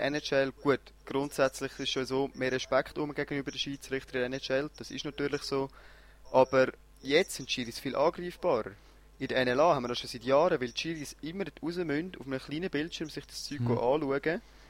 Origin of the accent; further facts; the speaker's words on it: Switzerland; Als Schweizer bist du natürlich stark geprägt.